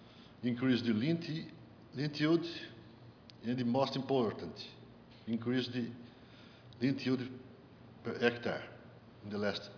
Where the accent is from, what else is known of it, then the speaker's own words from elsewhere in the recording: Brazil; from Brazil, University of São Paulo.